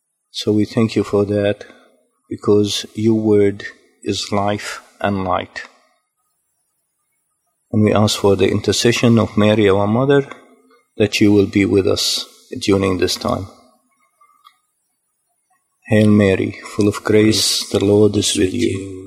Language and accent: English; Jerusalem, Jerusalem District, Israel; moved away as an adult; now in Australia; I was born in Jerusalem. As a matter of fact, only about 2 minutes' walk from Calvary, where Jesus was crucified and where he was buried in the sepulchre. I was born there, and I lived there for 20 years